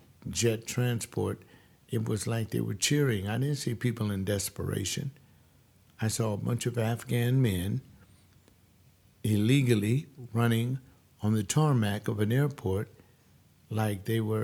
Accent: United States; but yeah, I'm American. I like to shop for my food.

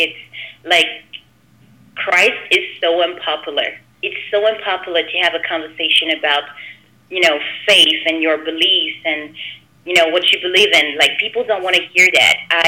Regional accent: France; I grew up in France and actually attended a Catholic school, and growing up, like, everybody around me was really, you know, into Christianity, was, you know, a believer.

